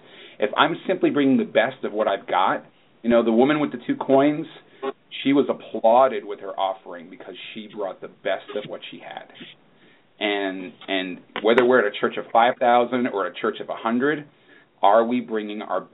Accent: New York, United States; I grew up in New York. I'm not necessarily a country music fan.

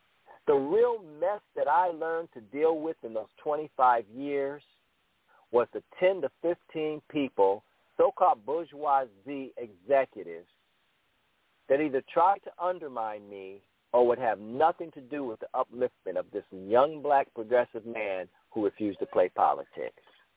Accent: Cleveland, Ohio, United States; You know, I'm from Cleveland, and we come strong in the paint.

